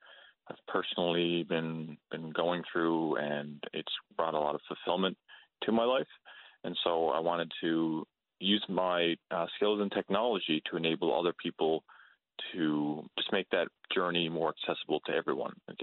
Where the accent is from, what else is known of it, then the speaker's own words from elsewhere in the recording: Glovertown, Newfoundland and Labrador, Canada; also born or lived in St. John's; now in Vancouver, Canada; I grew up in Glovertown, Newfoundland. I spent about 10 years in St. John's. In the last couple of years, I kind of drove right across Canada to land here in Vancouver